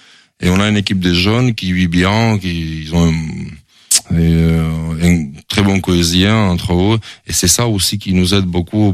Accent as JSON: {"language": "French", "country": "Georgia", "tie": "born or raised there", "second_language": "French", "lives_now": "France", "said": "je suis resté 12 mois chez moi, en Géorgie, je retrouvais mes amis avec qui je suis grandi."}